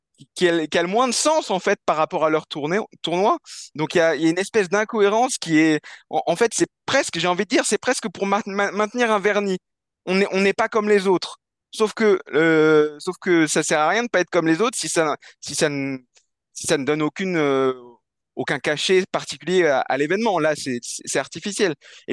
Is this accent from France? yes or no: yes; France